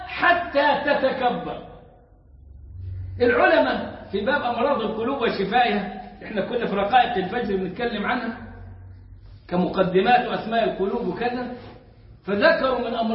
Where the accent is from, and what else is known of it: Upper Egypt, Egypt